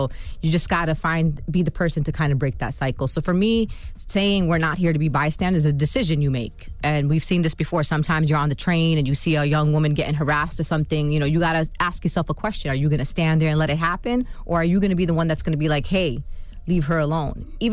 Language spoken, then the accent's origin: English; Brooklyn, New York, United States; I'm born and raised in Brooklyn. I'm a daughter of immigrants. I went to public school like a lot of people, you know, in New York City and around the country.